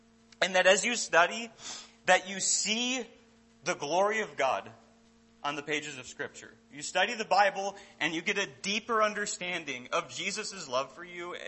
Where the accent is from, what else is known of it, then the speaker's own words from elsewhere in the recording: Minnesota, United States; I'll be able to say that I grew up in Minnesota, I trained in Tennessee, and I worked with some wonderful Christians in Santee, California for 4 years.